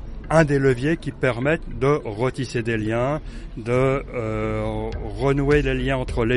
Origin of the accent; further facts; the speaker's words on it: Île-de-France, France; J'ai connu chez moi, dans mon pays d'origine, en Brie, la désertification, la raréfaction des liens et l'appauvrissement la vie sociale.